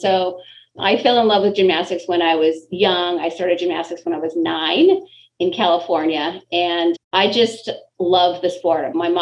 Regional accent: Canada; as a Canadian gymnast, we sort of knit with my friends telling me

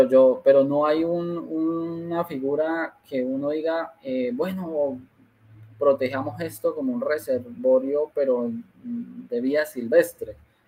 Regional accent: Pamplona, Norte de Santander, Colombia; yo quería presentármeles a ustedes, vea, tan, yo soy de Pamplona.

